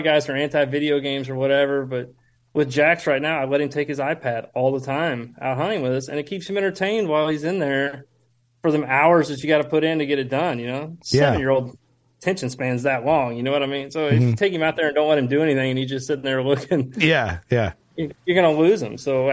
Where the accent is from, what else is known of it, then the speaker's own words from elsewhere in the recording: Midwest, United States; but you know, we're from the Midwest. We don't get to see the, you know, very rarely get opportunity to velvet deer around here.